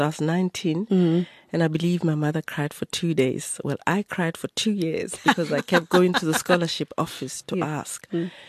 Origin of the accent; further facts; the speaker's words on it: Lesotho; moved away as an adult; Well, I think I grew up in Lesotho, actually, born of parents that settled there.